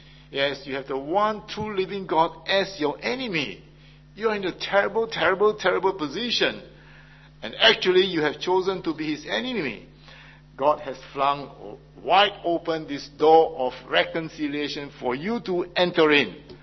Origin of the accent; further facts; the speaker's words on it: Singapore; I always felt somewhat uncomfortable and unwelcome because I'm a Singaporean